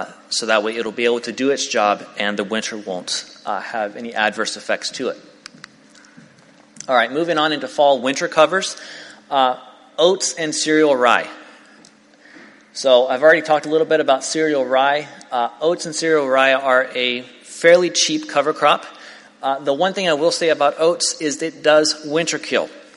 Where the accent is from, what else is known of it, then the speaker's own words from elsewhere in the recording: Tennessee, United States; at least in the south, I'm from Tennessee